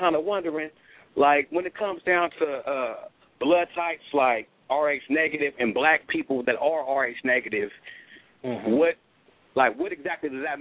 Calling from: California, United States; I'm calling from Cali, calling from the Bay Area.

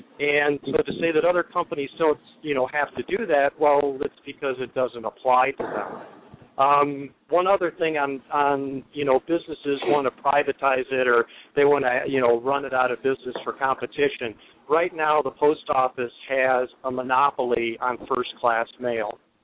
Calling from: Chicago, Illinois, United States; from Chicago.

